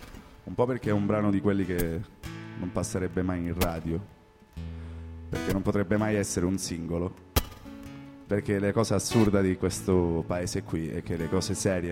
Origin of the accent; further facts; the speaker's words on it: Rosarno, Calabria, Italy; quando nella mia terra, a Rosarno, si sparava per gioco